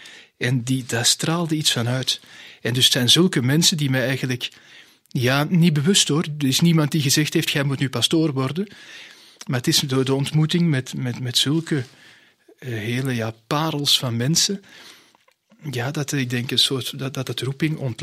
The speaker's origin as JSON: {"language": "Dutch", "region": "Antwerp", "country": "Belgium", "tie": "born there", "said": "toen ik weer in België kwam. Dus ik ben geboren in Antwerpen, in het centrum van de stad. In een gezin, ons vader was tandarts, moeder was huismoeder."}